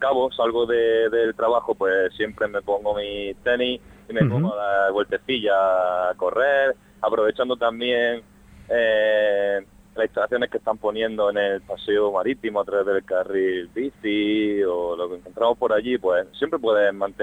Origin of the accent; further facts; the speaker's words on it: Almería, Andalusia, Spain; Yo soy de Almería, tuve que irme a Cartagena, en Murcia, a estudiar, y he estado 5 años de parón